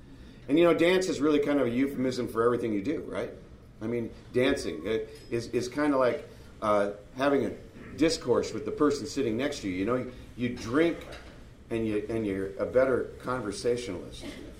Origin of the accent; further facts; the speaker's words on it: Covina, California, United States; Every time I tell people that I'm from Covina, they say, oh, West Covina. I drive by it all the time. But no, it's Covina. There really is a town called Covina. And we're from it.